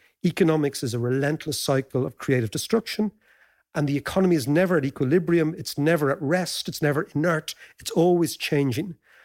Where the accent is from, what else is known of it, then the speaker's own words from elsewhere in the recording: Ireland; it's up to us as Irish people